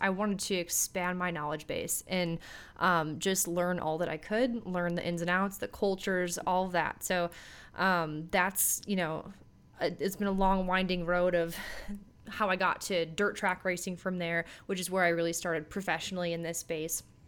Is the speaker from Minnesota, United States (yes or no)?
yes; Minneapolis, Minnesota, United States; I grew up in the Twin Cities, Minneapolis, Minnesota area, and just always grew up being a fan, vaguely following, you know, NASCAR, but especially motocross, supercross.